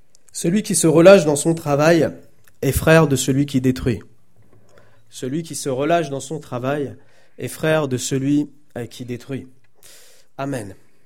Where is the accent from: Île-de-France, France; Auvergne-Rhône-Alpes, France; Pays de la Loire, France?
Pays de la Loire, France; je viens de Vendée. C'est 120 km d'ici pile de chez moi.